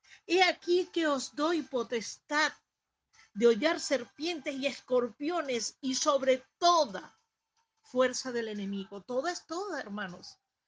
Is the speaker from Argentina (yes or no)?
no; Venezuela; born there; una chica venezolana de mi tierra donde yo nací.